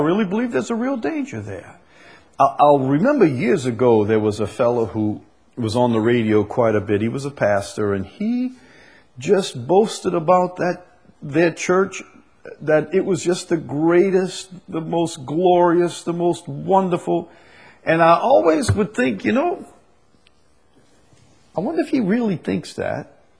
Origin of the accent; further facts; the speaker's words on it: Chalmette, Louisiana, United States; I'm from Chalmette. How uppity can we be?